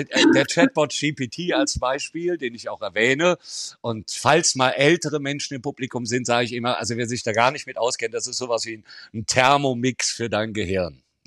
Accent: Rhineland, Germany; da wo ich herkomme, aus dem Rheinland

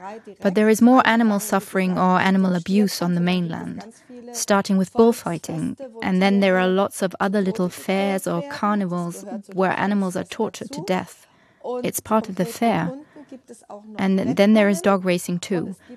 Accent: Germany; English is a second language; I grew up in Germany.

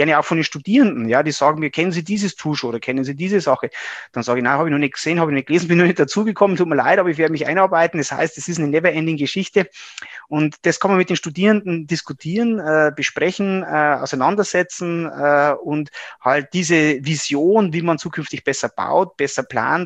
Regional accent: Regensburg, Bavaria, Germany; Ich bin praktisch da groß geworden, bin ein Oberpfälzer hier in Regensburg im Landkreis aufgewachsen und durfte dann glücklicherweise hier auch wieder an die OTH nach Regensburg zurückkehren

